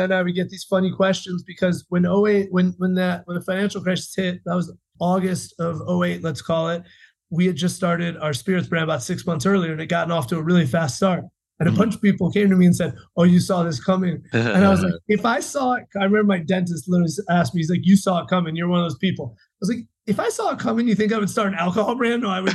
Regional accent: Chicago, Illinois, United States; now in Los Angeles, United States; As you said, you know, I'm from Chicago and it was a different time.

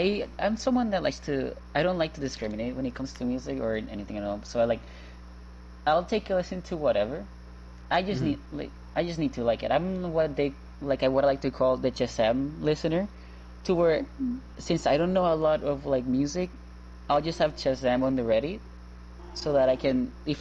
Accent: Puerto Rico; music from where I come from Puerto Rico, so Puerto Rican music

